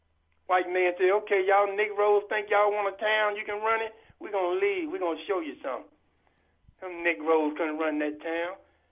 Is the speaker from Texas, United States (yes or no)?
no; Birmingham, Alabama, United States; I'm from Birmingham, born and raised there. There were so many black people in Birmingham with money